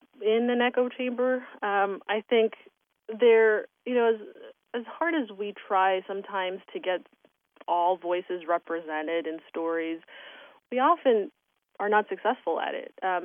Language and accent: English; Miami, Florida, United States; Oh, I grew up in Miami. And I am the daughter of Colombian and German immigrants.